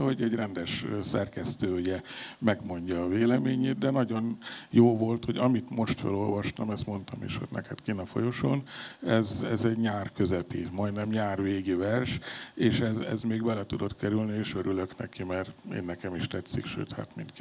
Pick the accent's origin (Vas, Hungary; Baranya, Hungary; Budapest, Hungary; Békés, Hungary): Baranya, Hungary; Pécs; also born or lived in Győr; mint én pécsi vagyok, ott lakom